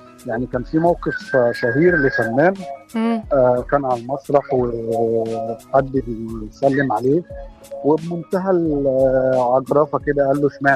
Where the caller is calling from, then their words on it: Cairo, Cairo Governorate, Egypt; بكلمكم من شبرا مصر.